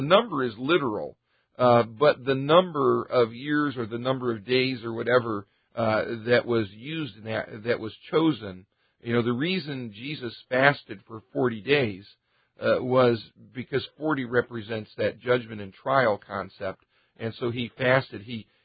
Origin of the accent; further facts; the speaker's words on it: Richfield, Ohio, United States; Well, I grew up in Richfield.